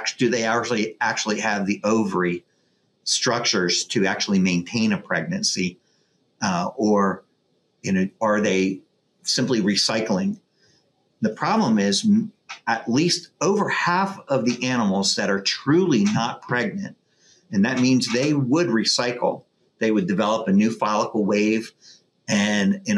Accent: Delaware, United States; Well, I'm originally from Delaware. I'm an East Coast person.

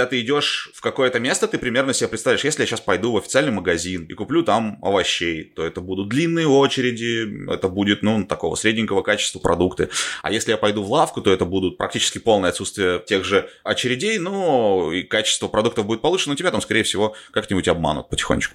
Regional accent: Novosibirsk, Novosibirsk Oblast, Russia; Вернулся в Россию, я жил в Новосибирске, я сам из Новосибирска.

